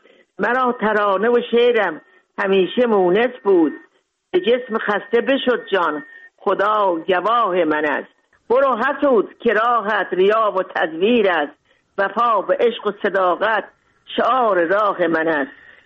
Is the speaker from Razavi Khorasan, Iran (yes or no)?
yes; Mashhad, Razavi Khorasan, Iran; born or raised there